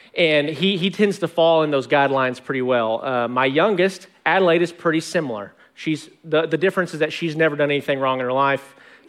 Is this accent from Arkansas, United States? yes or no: yes; Arkansas, United States; moved away as an adult; now in Longview, United States; And so I moved to Longview, Texas over a decade ago. I'm originally from Arkansas. I tried to get to Texas as fast as I could.